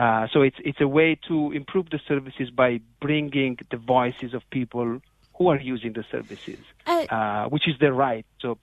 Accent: Italy; English is a second language; moved away as an adult; now in Galway, Ireland; So first of all … I am originally from Italy, and I've lived for the last 11 years in Galway

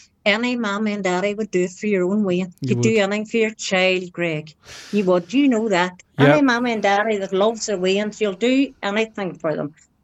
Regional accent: Ulster, Ireland; now in Strabane, United Kingdom; I'm from Donegal originally, but living in Strabane.

